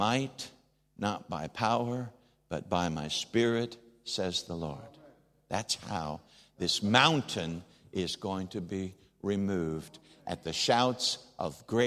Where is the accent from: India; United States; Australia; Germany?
United States; accent: English; See, I'm an American. You can't tell that by the way that I speak, but I am. I'm an American, and my English accent fools you.